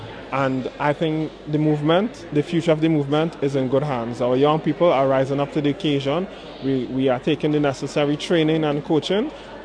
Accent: Trinidad & Tobago; and I am from the Republic of Trinidad and Tobago.

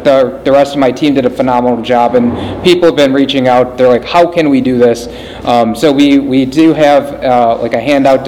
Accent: Wisconsin, United States; And I'm from Wisconsin, so we do things a little bit different there

